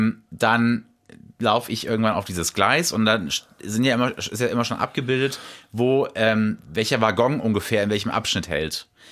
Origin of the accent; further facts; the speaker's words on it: Hesse, Germany; ich komme ja nur aus der Nähe von Kassel.